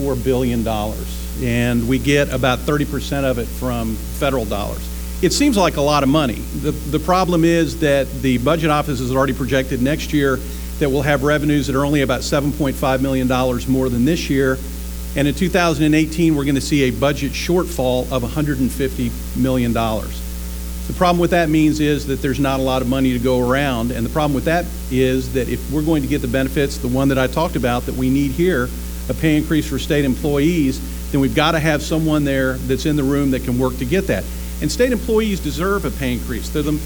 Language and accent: English; Tallahassee, Florida, United States; I grew up here in Tallahassee, married my high school sweetheart … married 31 years